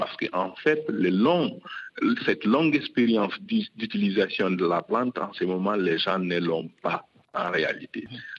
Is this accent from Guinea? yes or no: yes; Guinea; Et par exemple, nous, chez nous, en Guinée